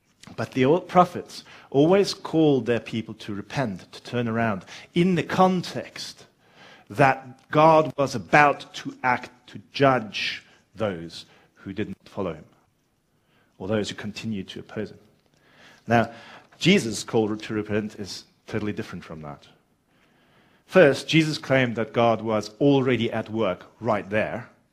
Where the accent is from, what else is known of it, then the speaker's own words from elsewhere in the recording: South Africa; considering we're from South Africa and barbecuing is essentially that's what we do.